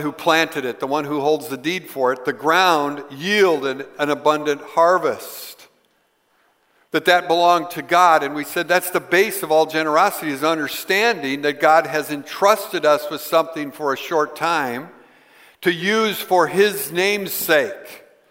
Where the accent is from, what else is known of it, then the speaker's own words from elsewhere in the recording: United States; the thinking is pretty deeply ingrained in me because I grew up in America.